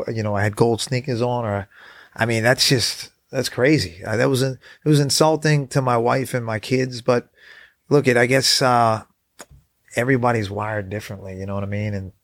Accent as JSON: {"language": "English", "region": "New England", "country": "United States", "tie": "born or raised there", "said": "I grew up in New England. I heard all the stories."}